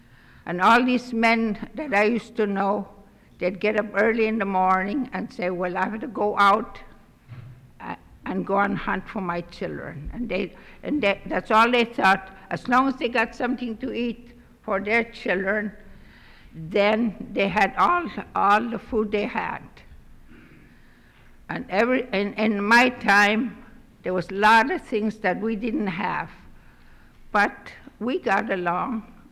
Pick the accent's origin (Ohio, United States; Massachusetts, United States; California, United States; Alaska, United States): Alaska, United States; Aniak; I am here from Aniak.